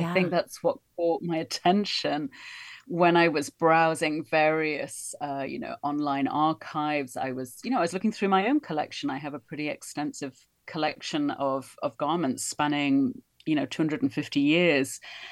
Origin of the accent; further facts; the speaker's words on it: England, United Kingdom; I'm from England, so we tend to wear a lot of woolly clothes, a lot of sweaters, you know, warm clothes.